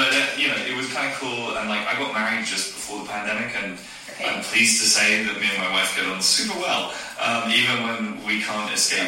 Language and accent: English; South of England, United Kingdom; So I grew up in Wessex and then I moved to Essex.